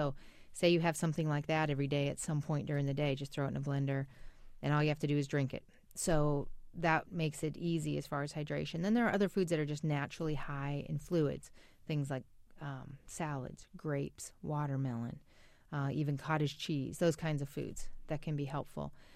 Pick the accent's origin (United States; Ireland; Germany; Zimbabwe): Ireland; Can you tell I'm Irish?